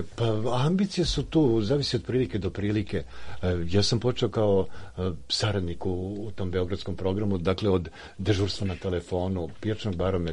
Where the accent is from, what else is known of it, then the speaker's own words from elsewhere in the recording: Užice, Zlatibor District, Serbia; deo grada u Užicu, iz kojeg sam ja